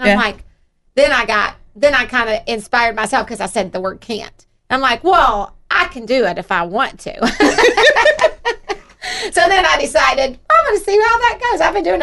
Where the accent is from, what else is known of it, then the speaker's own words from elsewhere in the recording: Gulf Coast, United States; I was raised in the Gulf Coast.